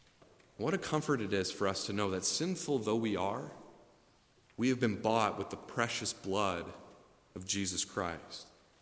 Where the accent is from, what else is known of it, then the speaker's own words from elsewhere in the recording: Ontario, Canada; but I grew up in Southern Ontario, Canada.